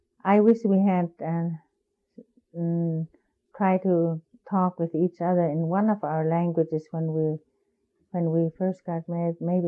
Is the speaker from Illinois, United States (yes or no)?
no; Alatna, Alaska, United States; born there; first language Inupiaq; English is a second language; I was born in Alatna.